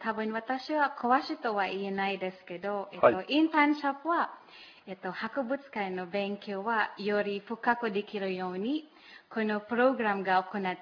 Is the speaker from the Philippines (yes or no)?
yes; Sorsogon, Bicol Region, Philippines; now in Japan; もともと私のふるさとはマニラの南ところにある町です。